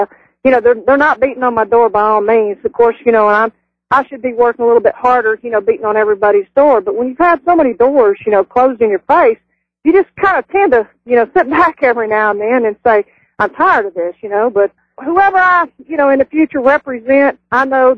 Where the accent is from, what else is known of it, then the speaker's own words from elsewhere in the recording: Texas, United States; now in Tennessee, United States; Actually, if you want to know the honest truth, I'm originally from Texas. When I retired out of Fort Campbell, Kentucky, you know, I landed in Tennessee